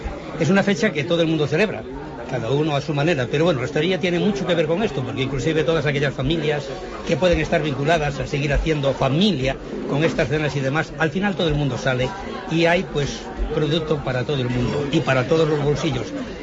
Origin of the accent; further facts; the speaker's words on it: Ourense, Galicia, Spain; Yo que soy muy gallego, porque no quiero ser solamente de Ourense, porque esa ha sido mi costumbre siempre